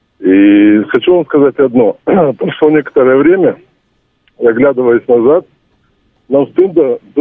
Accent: Moldova; Russian is a second language; Я вообще не русский и не украинец, я молдаванин.

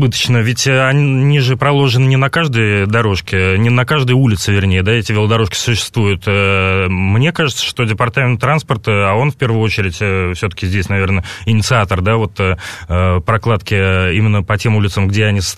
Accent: Moscow, Russia; я в москвич

